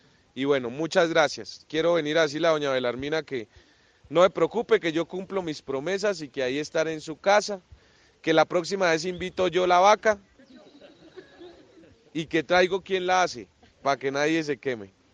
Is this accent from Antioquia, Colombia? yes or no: no; Paz de Río, Boyacá, Colombia; y a mi pueblo que tanto quiero, que es Paz de Río